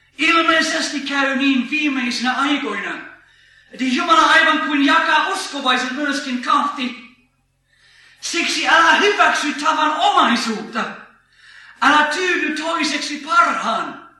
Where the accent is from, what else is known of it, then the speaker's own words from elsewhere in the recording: England, United Kingdom; now in Finland; Olen Englannista kotoisin